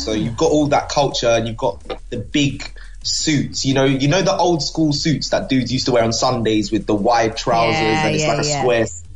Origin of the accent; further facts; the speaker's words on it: United Kingdom; it's in my hometown in the UK.